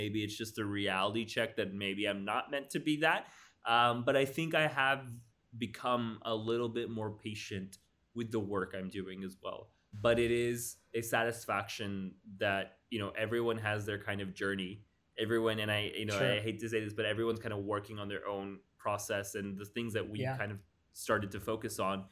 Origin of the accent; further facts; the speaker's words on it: Arab, Alabama, United States; I was born and brought up in Arab, Alabama, a town that, according to the 2011 census, had 4,595 people, out of which 99% were white Anglos, Anglophone Protestants, right?